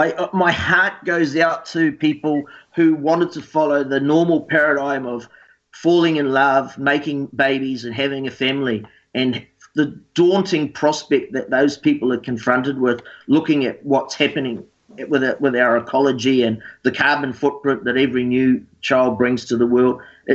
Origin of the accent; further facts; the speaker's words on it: Matamata, Waikato, New Zealand; When I was a young fella growing up in the Waikato, the farming community of New Zealand, of Matamata